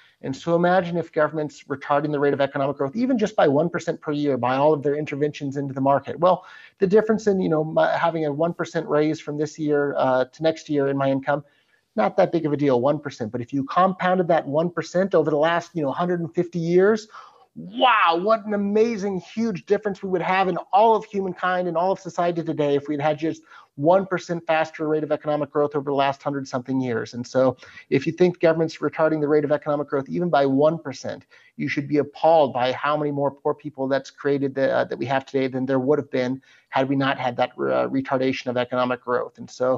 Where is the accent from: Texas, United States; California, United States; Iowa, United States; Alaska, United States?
California, United States; Yeah, I'm because that was my childhood, my upbringing, it didn't seem strange or abnormal at the time.